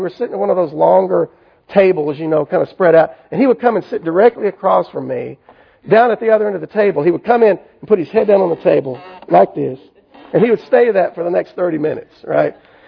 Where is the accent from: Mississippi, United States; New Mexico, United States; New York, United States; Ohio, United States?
Mississippi, United States; Corinth; The first class I ever taught in a little bitty Bible study in the Methodist church I grew up in back in Corinth, Mississippi.